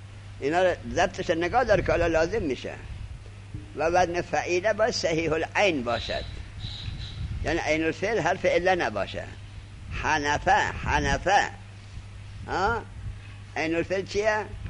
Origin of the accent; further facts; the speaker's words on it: Afghanistan; خود من افغانیم.